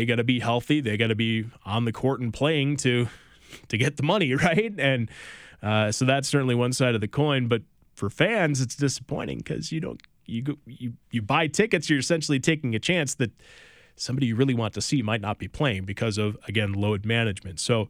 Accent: Wisconsin, United States; always been a Bucks fan growing up in Wisconsin.

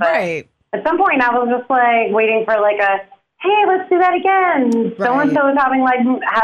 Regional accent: Madison, Wisconsin, United States; we grew up in Madison

